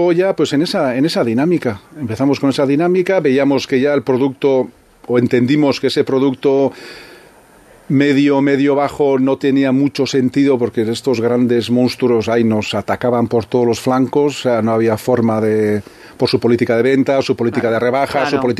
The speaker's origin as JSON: {"language": "Spanish", "town": "Hernani", "region": "Basque Country", "country": "Spain", "tie": "born or raised there", "also_born_or_lived": "Lazcano", "said": "Nosotros nacimos ya en Lazcano, cuando nacieron unos bebés, en Hernani prácticamente son los primeros pasos."}